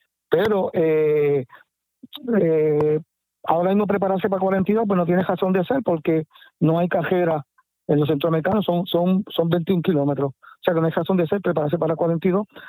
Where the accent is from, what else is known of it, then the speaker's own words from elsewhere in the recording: Yauco, Puerto Rico; Si la doy en mi pueblo, en Yauco, pues los gastos de almuerzo se corren por mí.